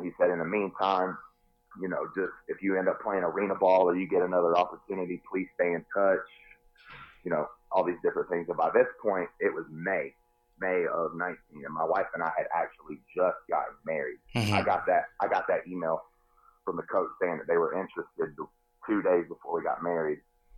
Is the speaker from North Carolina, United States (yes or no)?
yes; North Carolina, United States; Went to one in my home state of North Carolina